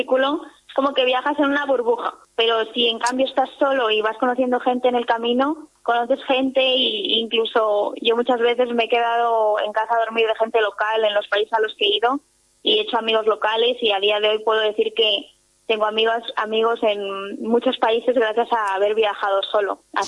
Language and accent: Spanish; Zarautz, Basque Country, Spain; now in Sant Cugat del Vallès, Spain; me siento como si estuviese viviendo en mi pueblo, la verdad. Y es lo que te decía al principio, como que me recuerda mucho a Zarauz, excepto que no tiene mar